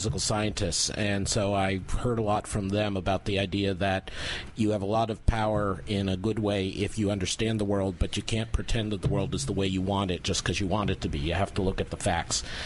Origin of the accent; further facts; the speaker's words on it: Massachusetts, United States; I grew up outside Boston